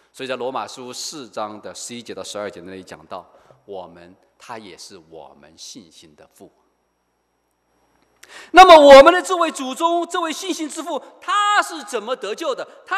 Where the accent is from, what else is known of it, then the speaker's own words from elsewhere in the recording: China; 就像我们中国人，我们讲到孔子，我们讲到孔子，孔子是我们中国人所谓的什么至圣先师啊，